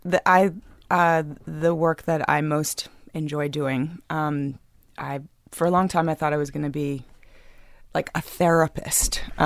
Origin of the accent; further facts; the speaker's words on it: New York, United States; In Soho, yeah.